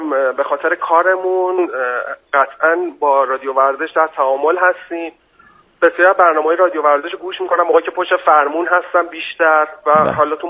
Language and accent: Persian; Tehran, Tehran Province, Iran; born there; من اصالتاً آذری هستم ولی متولد تهران هستم.